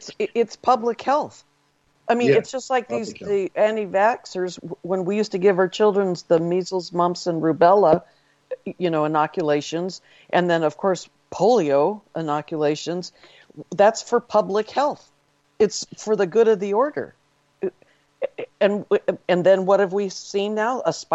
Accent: United States; But well, I'm from the United States.

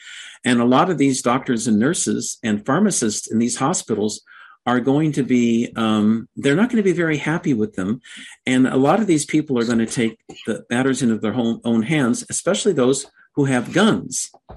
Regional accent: Washington, United States; One of the problems that I have in my home state in Washington State is our fabulous governor, Jay Inslee

